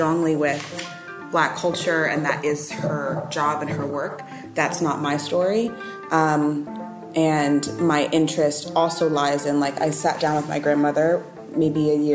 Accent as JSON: {"language": "English", "region": "New York", "country": "United States", "said": "And I think most of that is because I'm from New York."}